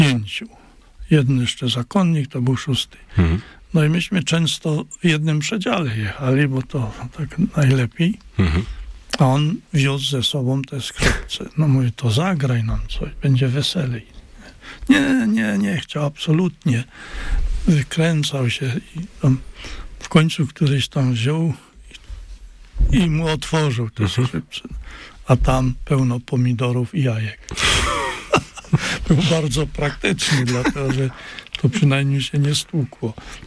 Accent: Silesian Voivodeship, Poland; Pochodzimy z tych samych prawie stron, spod Raciborza. Dojeżdżaliśmy do tej samej szkoły ogólnokształcącej.

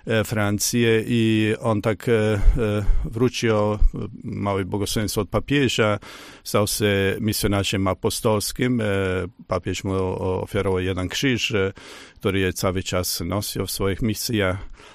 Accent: Croatia; Polish is a second language; now in Poland; Tak, ja jestem z Chorwacji, jestem już od 8 lat w Polsce.

